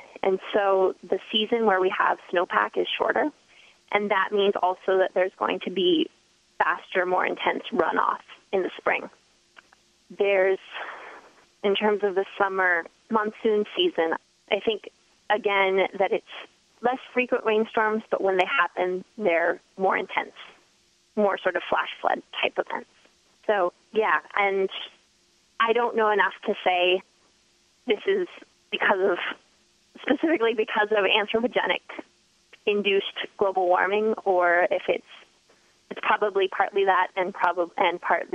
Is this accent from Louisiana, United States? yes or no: no; Taos, New Mexico, United States; I know growing up in Taos, if there was a low snow year, we had a lot less people show up.